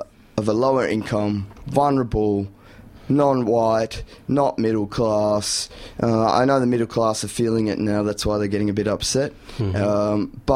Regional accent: Yarraville, Victoria, Australia; I grew up in Yarraville in the 70s, so I can say stuff like this.

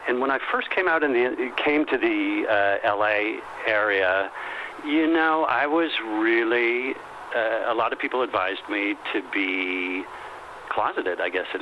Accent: Canada; now in Los Angeles, United States; because I am Canadian.

